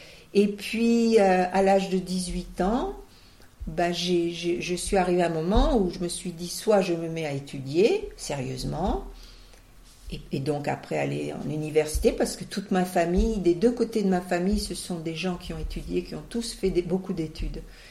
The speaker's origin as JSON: {"language": "French", "town": "Auxerre", "region": "Bourgogne-Franche-Comté", "country": "France", "tie": "born or raised there", "said": "je suis une petite bourguignonne. Je suis née à Auxerre, en Bourgogne, où j'ai vécu jusqu'à l'âge de 10 ans. Mes parents, c'était une famille bourgeoise d'Auxerre."}